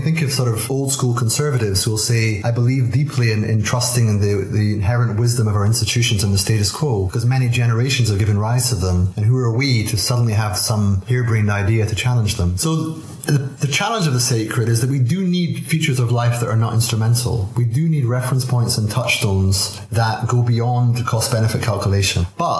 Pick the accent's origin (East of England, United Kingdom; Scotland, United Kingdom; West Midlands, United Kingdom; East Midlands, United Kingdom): Scotland, United Kingdom; Aberdeen; born there; I was born in Aberdeen in 1977.